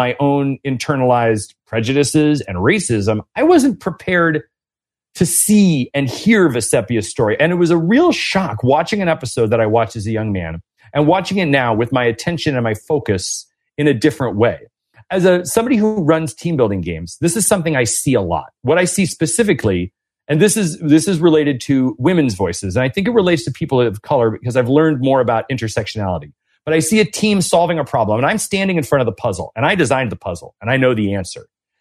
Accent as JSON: {"language": "English", "town": "Oakland", "region": "California", "country": "United States", "tie": "born or raised there", "said": "I was born and raised in Oakland that I'm from California"}